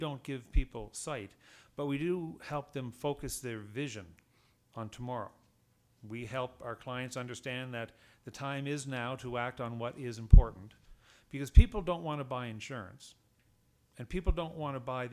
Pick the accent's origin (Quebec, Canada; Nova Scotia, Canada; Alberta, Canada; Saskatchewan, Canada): Nova Scotia, Canada; Halifax; I am from Halifax, Nova Scotia, as you heard in the introduction.